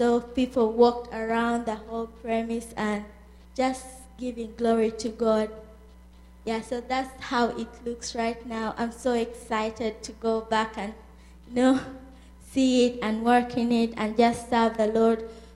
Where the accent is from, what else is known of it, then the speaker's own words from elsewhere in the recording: Uganda; English is a second language; now in United States; I'm from Uganda, and I've been living in the U.S. for 10 months now.